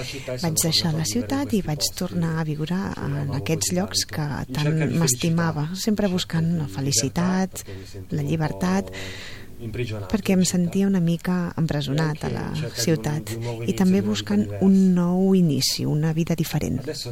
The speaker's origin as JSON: {"language": "Catalan", "town": "Milan", "region": "Lombardy", "country": "Italy", "tie": "born or raised there", "second_language": "Catalan", "said": "Jo de petit doncs vaig créixer a Milà, a casa, com molts nens."}